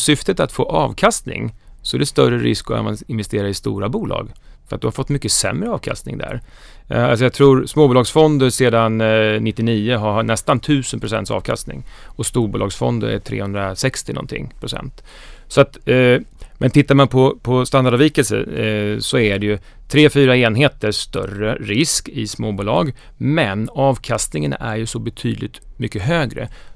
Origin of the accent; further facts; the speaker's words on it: Huskvarna, Jönköping County, Sweden; Jag är smålänning, jag är från Huskvarna.